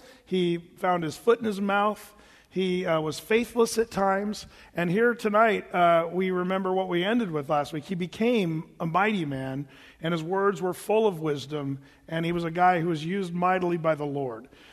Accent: Oregon, United States; I grew up in Southern Oregon, you know, and the little farm, we had cattle and sheep and, you know, chickens and rabbits and quail and dogs and honeybees.

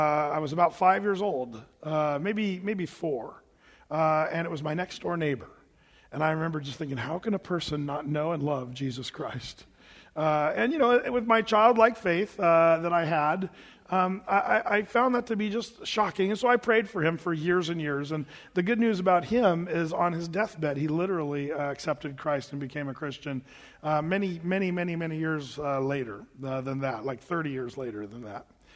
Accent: Oregon, United States; I grew up in Southern Oregon, you know, and the little farm, we had cattle and sheep and, you know, chickens and rabbits and quail and dogs and honeybees.

